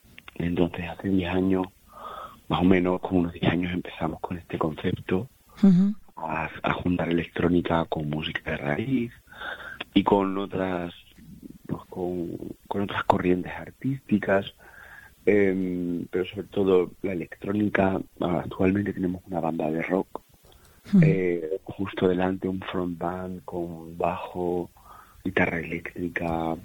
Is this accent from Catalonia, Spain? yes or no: no; Peraleda de la Mata, Extremadura, Spain; en mi pueblo, que es Peralera de la Mata